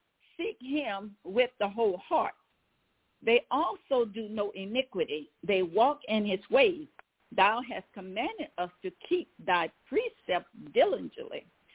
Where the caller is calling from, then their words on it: Zachary, Louisiana, United States; I'm calling from Zachary, Louisiana.